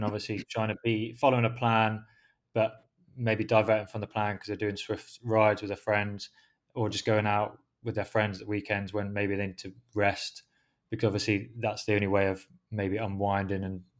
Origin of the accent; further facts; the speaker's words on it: South West England, United Kingdom; now in London, United Kingdom; I live in London. I've kind of gone the opposite way to you, where I'm from Devon myself and moved to London.